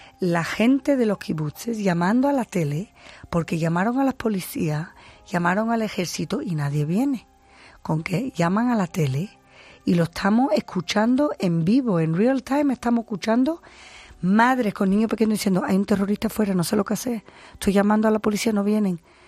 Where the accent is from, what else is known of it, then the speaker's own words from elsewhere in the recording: Gibraltar; Yo soy de Gibraltar. Me crié en Gibraltar y de ahí vengo y por eso hablo español.